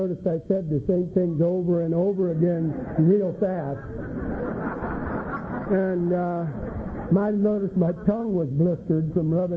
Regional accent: California, United States; born there; I was born in the San Gabriel Valley

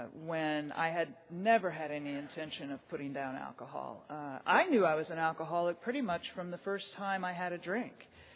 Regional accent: Greenville, South Carolina, United States; I'm from the Greenville, South Carolina area. My home group is the Pass It On group in Walhalla, South Carolina.

